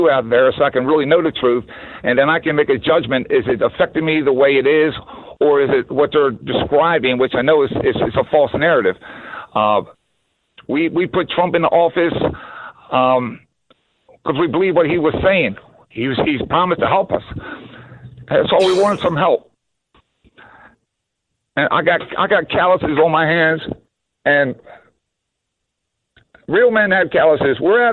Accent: Baltimore, Maryland, United States; I grew up in Baltimore City, and it's like, it was the pay to play type thing to get a decent job.

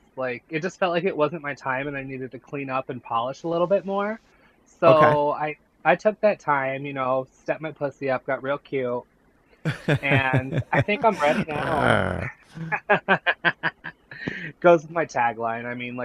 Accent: Flint, Michigan, United States; Yeah, I am actually born and raised in Flint, Michigan. That's where I live.

